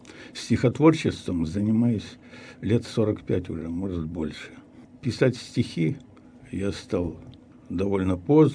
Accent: Kosyakovo, Sverdlovsk Oblast, Russia; born there; Родился я в Свердловской области, в Алапаевском районе, деревня Косяково. Улица моя любимая, Гальянка называется.

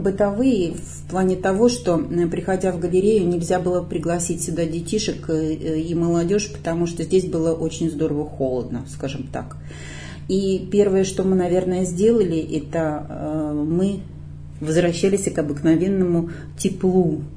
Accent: Novye Eltsy, Tver Oblast, Russia; born there; Родилась я в Новой Ельце. Это усадьба Толстых, недалеко от города Осташково.

